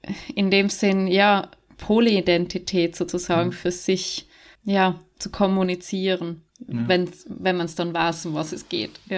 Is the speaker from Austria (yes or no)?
no; Trentino-Alto Adige, Italy; Also bei uns in Südtirol sagt man zu denen Schwarzbär.